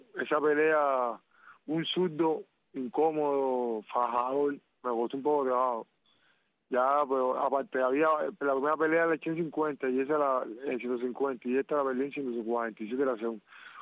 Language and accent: Spanish; Cuba; now in Panama; para los panameños y los cubanos, nosotros somos cubanos.